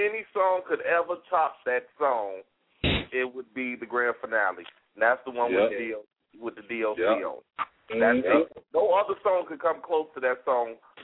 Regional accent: Idaho, United States; I'm from Idaho. I am proud of it.

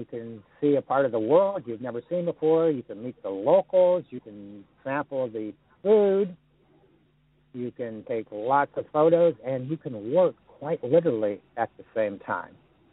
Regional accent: California, United States; now in Boise, United States; you've got the ocean, and I grew up in California. So in Boise, we don't have the ocean

